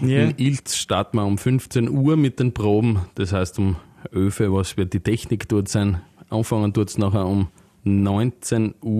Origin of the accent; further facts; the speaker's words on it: Styria, Austria; Sie bringen einen neuen Klang, das merkt man bei uns in der Steiermark. Jede Region klingt ein bisschen anders von der Spielweise her.